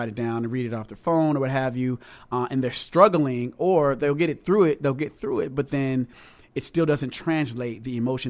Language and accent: English; California, United States; moved away; I'm originally from California, so I came out to the East Coast wanting to get a group, wanting to get away from Cali because I just grew up there.